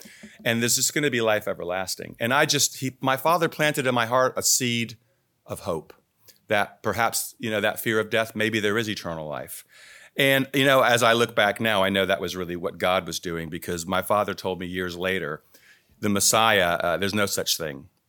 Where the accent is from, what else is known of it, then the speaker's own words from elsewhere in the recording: Richmond, Virginia, United States; accent: Southern drawl; I grew up in Richmond, Virginia. I used to have a Southern drawl, but living here has affected my accent. It's much more British now, don't you think? And, so I grew up in Virginia.